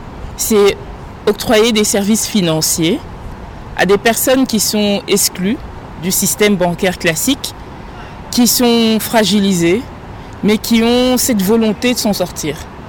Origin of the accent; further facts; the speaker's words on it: Kinshasa, DR Congo; now in Belgium; Je suis originaire de la ville de Kinshasa et vivant actuellement en Belgique, il m'était plus facile de commencer par Kinshasa où j'ai de la famille, où j'ai des connaissances.